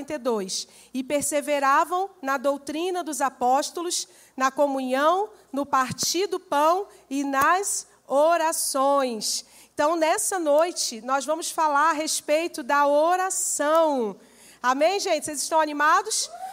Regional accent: Rio de Janeiro, Brazil; also born or lived in Northeast Brazil; now in Bragança Paulista, Brazil; Sou carioca, porém, glória a Deus, porém, nos últimos 10 anos eu vivi no Nordeste do Brasil. Então eu falo que eu sou uma carioca barra nordestina. E de lá nós viemos para cá, para morar em Bragança Paulista.

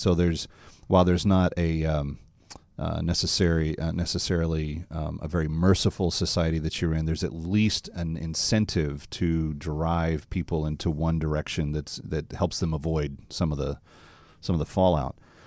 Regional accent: Texas, United States; Actually, I think we have some territory, at least in common, because I grew up in the Dallas-Fort Worth area.

